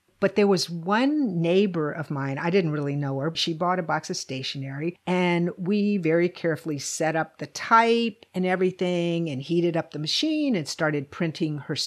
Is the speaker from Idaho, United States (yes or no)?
no; Lynchburg, Virginia, United States; I'm from Lynchburg.